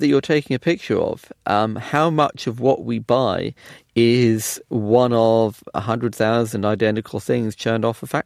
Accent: London, United Kingdom; growing up in London

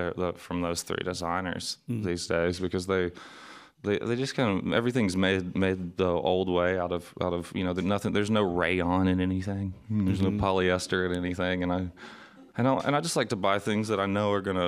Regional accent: the South, United States; from my frame is growing up in the South

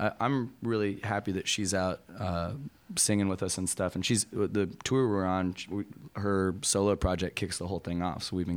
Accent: Austin, Texas, United States; Austin's wonderful. It's a huge honor. I mean, don't get me wrong. It's my hometown. I like live and breathe that place and always have.

